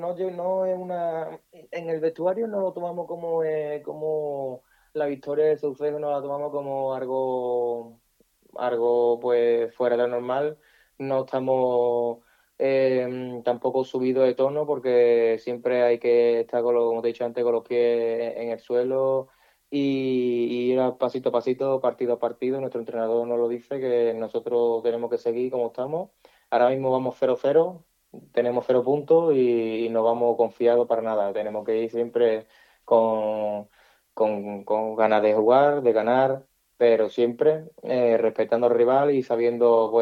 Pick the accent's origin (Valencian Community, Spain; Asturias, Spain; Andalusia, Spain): Andalusia, Spain; Écija; yo este derbi nunca lo he jugado porque soy de fuera, vengo de Écija